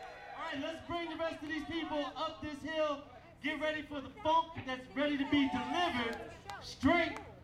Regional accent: United States; by way of my hometown. Has anybody heard of this place? It's a place a little ways away called Jerseydelphia.

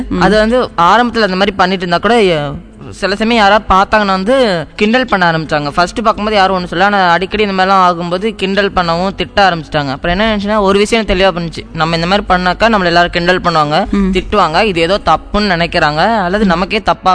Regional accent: Puthur, Tamil Nadu, India; நான் பிறந்து வளர்ந்தது திருச்சி மாவட்டத்துல புத்தூன்ற பகுதியில.

